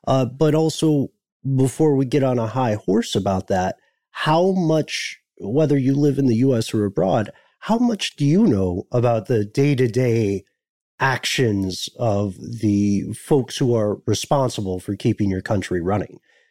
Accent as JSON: {"language": "English", "region": "Tennessee", "country": "United States", "accent": "Tennessee", "said": "that's tough on my Tennessee accent"}